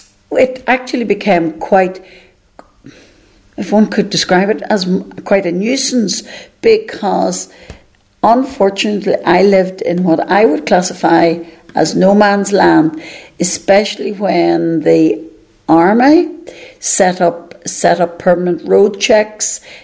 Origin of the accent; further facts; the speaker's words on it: Clontivern, Northern Ireland, United Kingdom; I grew up on the Fermanagh, Monaghan border at a place called Clontivern, about 5 miles outside Newton Butler and about a mile from Clonus, which was in County Monaghan.